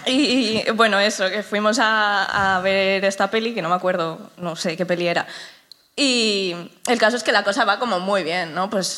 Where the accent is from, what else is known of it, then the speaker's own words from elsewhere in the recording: Gijón, Asturias, Spain; De Gijón.